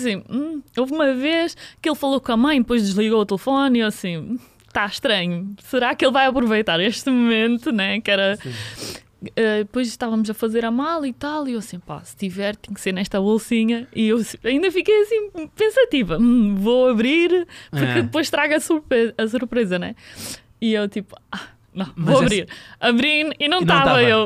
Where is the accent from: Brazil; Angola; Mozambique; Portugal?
Angola; Eu sou angolana, né?